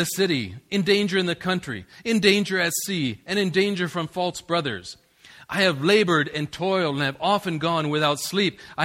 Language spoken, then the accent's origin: English; United States; I'm an American, based off of basically biblical principles in the beginning.